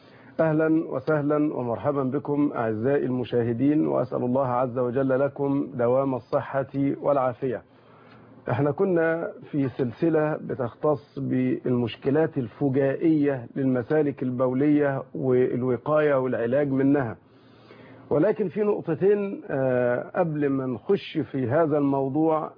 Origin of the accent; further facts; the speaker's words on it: Egypt; يعني الطهارة عندنا في مصر يعني الختان في بعض الدول